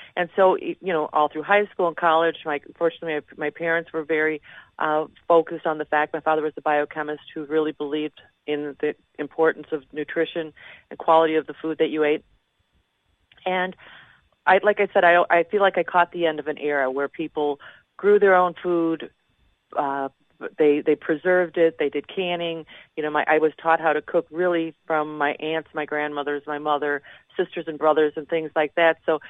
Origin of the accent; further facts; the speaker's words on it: Naperville, Illinois, United States; I was born and raised in Naperville when it was a small farm town